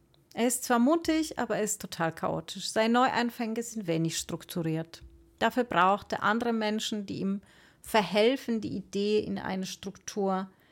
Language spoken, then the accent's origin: German; Poland; now in Germany; Und das darf ich sagen hier als Polin, ich bin hierher gekommen vor, wann war das, 96